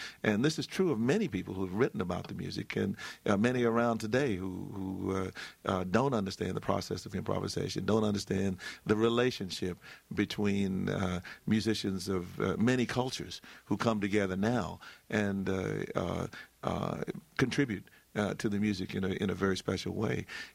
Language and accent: English; Washington, District of Columbia, United States; also born or lived in North Carolina, United States; I grew up in the South. I was born in North Carolina, grew up in Washington, D.C., and I've seen things change radically in my lifetime.